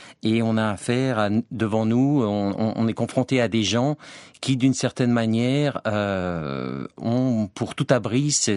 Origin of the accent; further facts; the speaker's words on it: Geneva, Switzerland; born there; Habitant à l'époque à Zurich, je me suis dit qu'il serait plus facile de travailler à Genève, ma ville natale